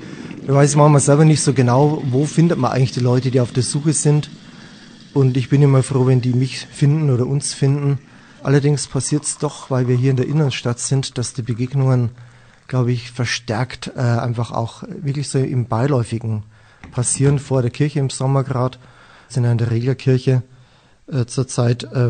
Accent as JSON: {"language": "German", "town": "Weiden", "region": "Bavaria", "country": "Germany", "tie": "born or raised there", "said": "man hört es vielleicht immer noch aus der Oberpfalz, Ostbayern, die Gegend von Weiden, der Oberpfalz, Weiden, bezeichne ich gerne als meine Heimatstadt. Dort habe ich lange Zeit im Internat gelebt. Aufgewachsen bin ich mit 4 Geschwistern."}